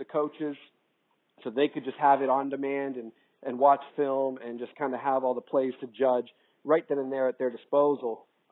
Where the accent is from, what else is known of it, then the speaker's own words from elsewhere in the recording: Fairfax, Virginia, United States; I was born and raised in Fairfax